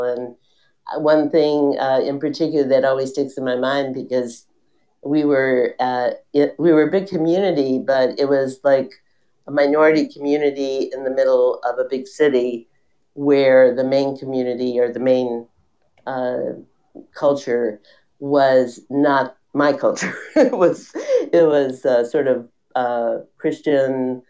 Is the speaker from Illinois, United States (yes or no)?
yes; Chicago, Illinois, United States; I was born and raised in Chicago, and I grew up in a Jewish neighborhood. I'm Jewish and was raised in a very fairly traditional way.